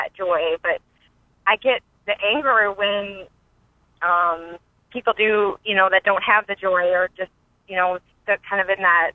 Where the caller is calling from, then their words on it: Jackson, Michigan, United States; I'm calling from Jackson, Michigan.